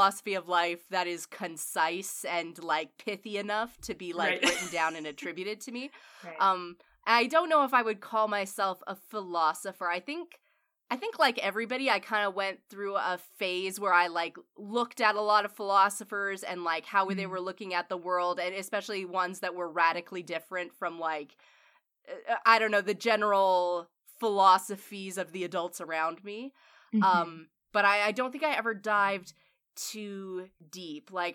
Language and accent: English; Canada; Kelly and I grew up in Canada